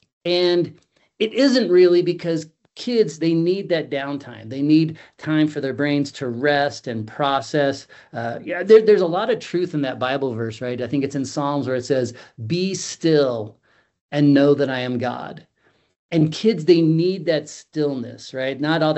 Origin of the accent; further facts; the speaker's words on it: Boulder, Colorado, United States; I grew up outside Boulder, Colorado. So I would get in the fields and I would, you know, catch grasshoppers and build forts.